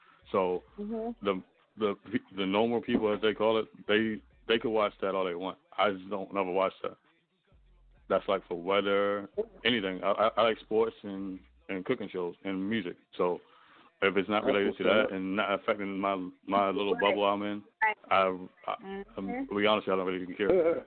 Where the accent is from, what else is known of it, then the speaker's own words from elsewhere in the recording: Baltimore, Maryland, United States; I mean, I'm from Baltimore. I don't know how that affects y'all